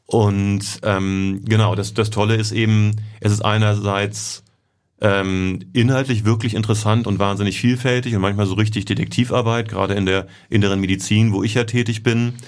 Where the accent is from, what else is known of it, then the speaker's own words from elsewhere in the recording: Hamburg, Germany; Das ist ja meine Heimatstadt und es ist natürlich toll, nach Hause zu kommen.